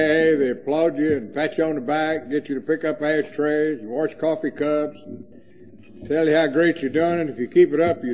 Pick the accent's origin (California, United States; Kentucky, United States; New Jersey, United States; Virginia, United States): Kentucky, United States; Louisville; I'm an alcoholic. I come from Louisville, Kentucky.